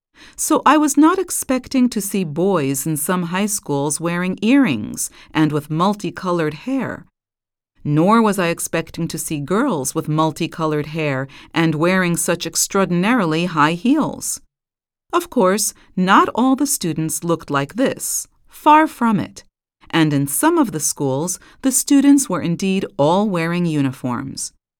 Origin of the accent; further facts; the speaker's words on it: Australia; as an Australian, I found it amusing to hear North American pronunciation being modeled as the correct pronunciations.